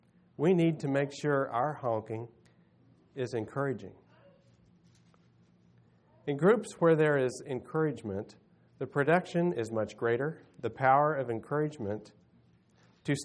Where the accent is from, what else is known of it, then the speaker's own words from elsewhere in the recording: Kansas City, United States; growing up in Kansas City, if your roof needed shingled, you went and bought all the stuff, and the next weekend all these church guys showed up at your house